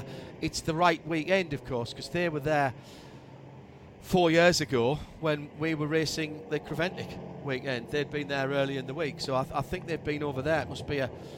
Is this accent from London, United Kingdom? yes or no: no; Sunderland, North East England, United Kingdom; They never let me forget the fact I'm from Sunderland